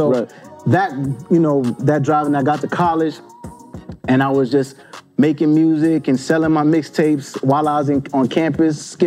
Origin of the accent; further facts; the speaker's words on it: New Jersey, United States; Until, you know, I'm from Jersey. So the Apollo Theater is big in New York for us, you know what I mean?